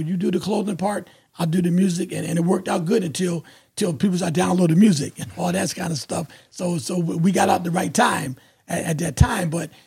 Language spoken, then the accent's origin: English; New Haven, Connecticut, United States; And being in New Haven, growing up in New Haven, it was always rough. It was always hard times in New Haven. I was raised on Dixwell Avenue, lived in the Hill section.